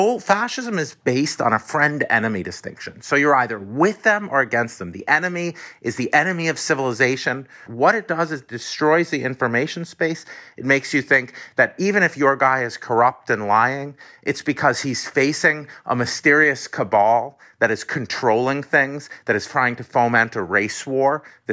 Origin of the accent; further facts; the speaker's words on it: United States; I mean, I grew up in America, and it took me decades to learn